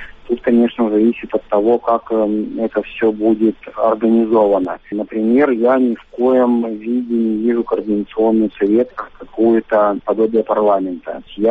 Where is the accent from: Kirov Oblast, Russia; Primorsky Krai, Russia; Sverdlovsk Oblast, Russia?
Primorsky Krai, Russia; Vladivostok; Голосовать нужно за меня не из-за того, что я из Владивостока